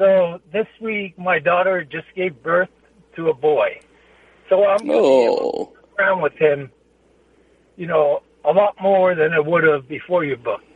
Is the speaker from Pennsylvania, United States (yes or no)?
no; New York City, New York, United States; Staten Island, New York.